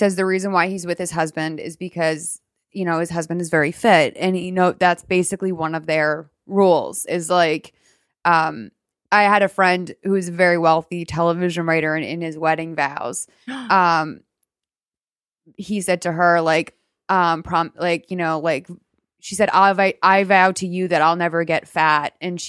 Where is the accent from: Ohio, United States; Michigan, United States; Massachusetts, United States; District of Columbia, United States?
Massachusetts, United States; Boston; I'm from Boston. Like the word retarded is a major part of our vocabulary.